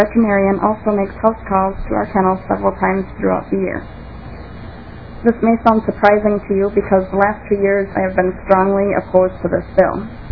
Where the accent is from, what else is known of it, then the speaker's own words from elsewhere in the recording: Staples, Minnesota, United States; I'm a breeder from Staples, Minnesota.